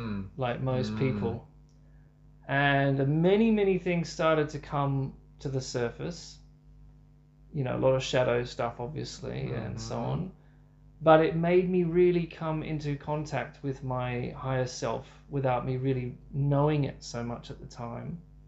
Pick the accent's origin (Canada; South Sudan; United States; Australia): Australia; moved away as an adult; now in London, United Kingdom; And so I went to London when I was 27 from Australia